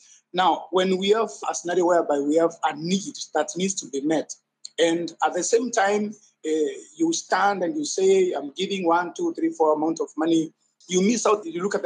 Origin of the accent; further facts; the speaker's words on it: Kenya; of course, as much as I'm a pastor, of course, I'm a Kenyan and affected by whatever is happening around us.